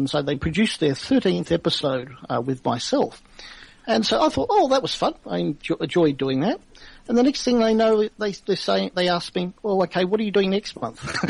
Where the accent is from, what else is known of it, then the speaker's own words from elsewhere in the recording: Melbourne, Victoria, Australia; also born or lived in Perth; I was born in Melbourne when I was about 3 months old, went over to Perth with my parents, lived there for 10 years, and then we came back for family reasons back to Melbourne.